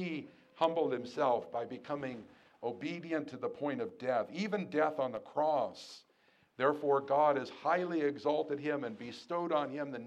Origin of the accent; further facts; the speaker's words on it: California, United States; I watched the news of my home state in California